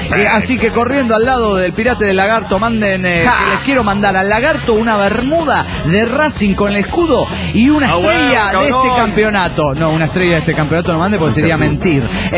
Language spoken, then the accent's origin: Spanish; Argentina; de Argentina.